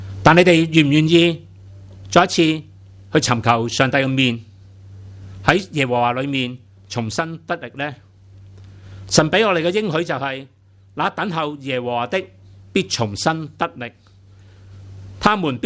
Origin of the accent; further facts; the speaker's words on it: Hong Kong; 我们香港人有很多人，当你很攰受里面，你喜欢做什么？